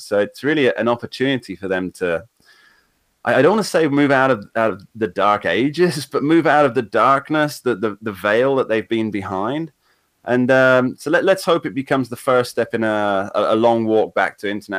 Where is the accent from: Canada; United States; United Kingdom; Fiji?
United Kingdom; I am European. I am British. I'm just not part of the European Union.